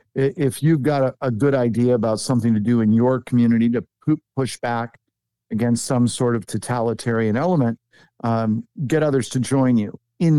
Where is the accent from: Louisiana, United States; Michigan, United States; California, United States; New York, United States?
Michigan, United States; there used to be those bracelets that came out of my home state of Michigan.